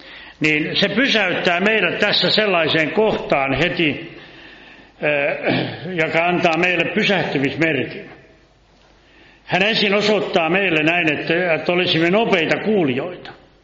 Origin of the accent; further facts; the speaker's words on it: Laihia, South Ostrobothnia, Finland; niin tämä kohta pohjalaisittain, niin mistä minä olen lähtöisin suomalaisten Amerikasta Laihialta